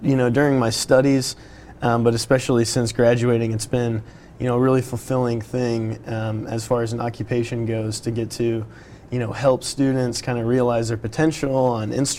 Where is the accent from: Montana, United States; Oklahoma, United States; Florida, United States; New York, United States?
Florida, United States; now in Boston, United States; It's a long story. I'm originally from Florida.